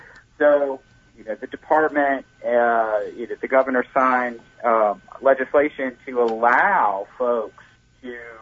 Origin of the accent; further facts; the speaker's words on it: Louisiana, United States; I come from Louisiana, and we fish a lot of blue catfish down there.